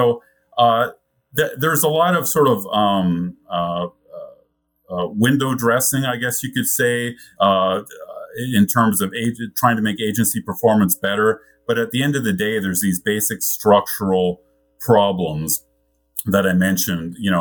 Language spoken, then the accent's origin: English; Canada; now in United States; I grew up in Canada with which has a British parliamentary system.